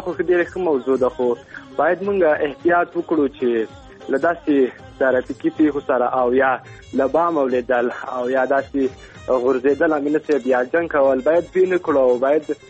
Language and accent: Pashto; Ghazni, Afghanistan; موږ د هلمند نه یو، موږ د غزنی یو، او د هلمند راغلی یو یو څو کور یو.